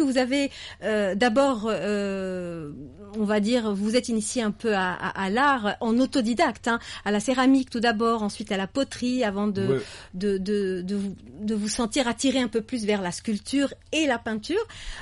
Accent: Algeria; Rencontrer peut-être la nouvelle génération des artistes peintres chez nous en Algérie.

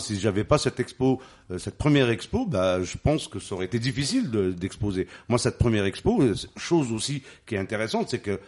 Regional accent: Aïn Benian, Algiers Province, Algeria; Donc déjà … mais je viens pas du Sahara, hein. Moi je viens de Imbnian, de Guyouville.

